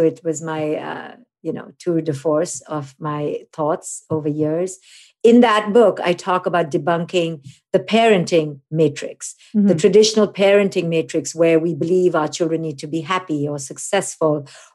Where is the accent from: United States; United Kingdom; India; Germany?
India; I'm an Indian woman, which comes loaded with even more crap, to quote unquote disrupt the family system